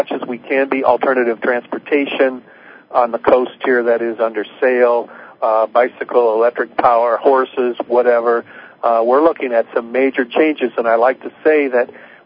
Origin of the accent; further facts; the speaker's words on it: United States; moved away as an adult; now in Canada; I am an American citizen, born and raised in the United States, came up here during Vietnam after joining the U.S. Navy to defend my country.